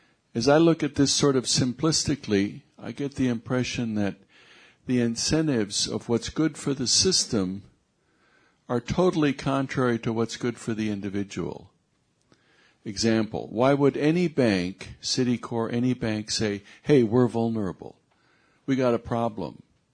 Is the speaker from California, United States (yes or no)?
no; Brookings, South Dakota, United States; from Brookings